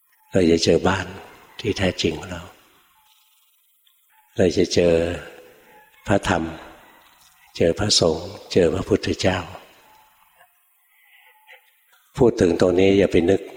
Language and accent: Thai; Bangkok, Thailand; อยู่บ้านเกิดอยู่ในกรุงเทพถนนบริพัตรอยู่บ้านเกิดเด็กเล็กๆนะ